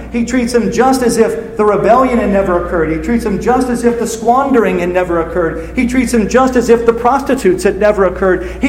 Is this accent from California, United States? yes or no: no; New Orleans, Louisiana, United States; I grew up in New Orleans, and there were a lot of reasons that I chose to get away from home and go to Auburn.